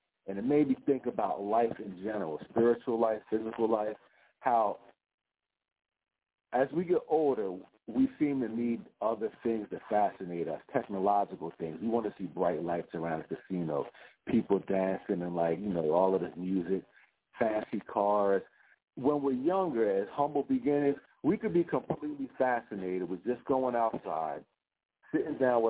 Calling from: New Jersey, United States; I'm calling from South Jersey.

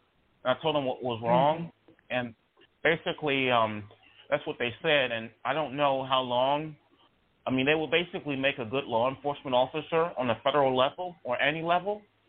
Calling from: Charlottesville, Virginia, United States; Charlottesville, Virginia.

